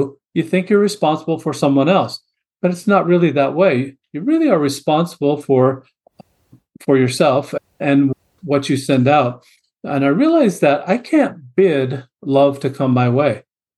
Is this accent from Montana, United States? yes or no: yes; Great Falls, Montana, United States; So I was actually raised going to church, and I grew up in Great Falls, Montana.